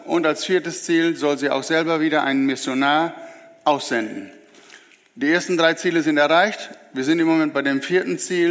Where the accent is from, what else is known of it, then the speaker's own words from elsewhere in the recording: Lower Saxony, Germany; now in Argentina; Wahrscheinlich habt ihr es inzwischen erraten durch meinen Akzent. Ich komme aus Ostfriesland. Ich spreche normalerweise Plattdeutsch. Irgendwie hört man das immer wieder. Wir sind also seit 1999 in Argentinien